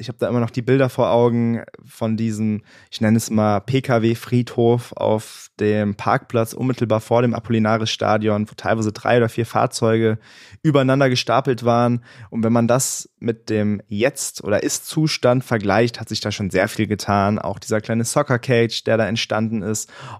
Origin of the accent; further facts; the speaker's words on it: Bad Neuenahr-Ahrweiler, Rhineland-Palatinate, Germany; Also die Stadt Bad Neuenahr-Ahrweiler, die liegt mir natürlich am Herzen. Das ist einfach meine Heimat. Hier bin ich groß geworden. Hier habe ich 23 Jahre lang gelebt, habe das Aare-Gymnasium besucht, die Aloysius-Grundschule in Ahrweiler.